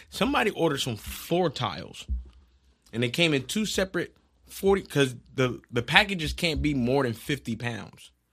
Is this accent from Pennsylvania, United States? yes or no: yes; Philadelphia, Pennsylvania, United States; I'm not getting out of the truck. I'm from North Philadelphia.